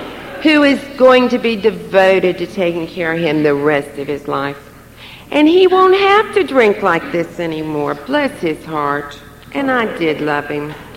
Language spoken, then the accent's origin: English; West Virginia, United States; I had some ideas since I was born and raised in West Virginia of coming back to this area.